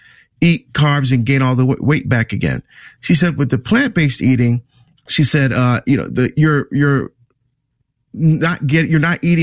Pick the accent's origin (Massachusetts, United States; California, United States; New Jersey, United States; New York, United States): New Jersey, United States; well, no, I'm from New Jersey, and I grew up on burgers and steak and hamburgers and bratwurst.